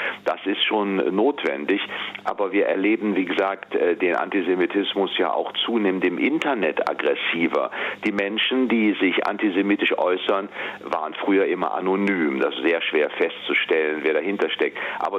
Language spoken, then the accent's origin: German; Cologne, North Rhine-Westphalia, Germany; als Kölner denkt man natürlich, man ist in einer etwas toleranteren und offeneren Stadt.